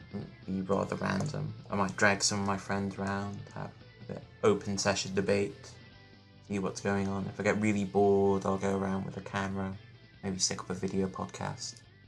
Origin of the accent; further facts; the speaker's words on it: United Kingdom; because I'm British.